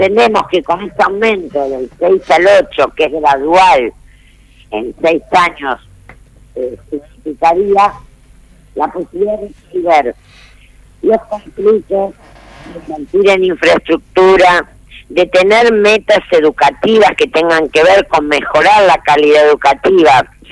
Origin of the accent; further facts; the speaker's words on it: Santa Fe, Argentina; Yo soy santafesina